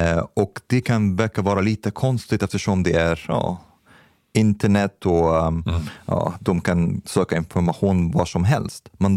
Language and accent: Swedish; Egypt; now in Sweden; Jag kommer från Egypten till exempel.